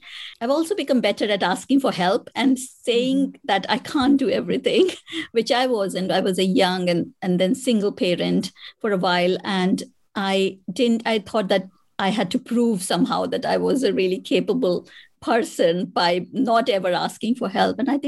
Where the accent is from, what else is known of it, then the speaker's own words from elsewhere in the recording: India; I think because I came from India